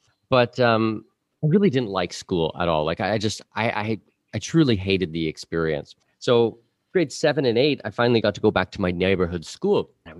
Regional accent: Ontario, Canada; born there; So I was born in southwestern Ontario, so I'm Canadian.

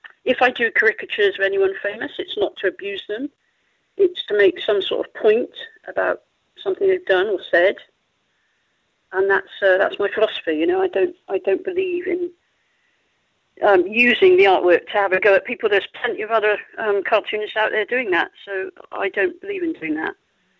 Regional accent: United Kingdom; I mean, I'm British. I was brought up with comics like The Beano and The Dandy

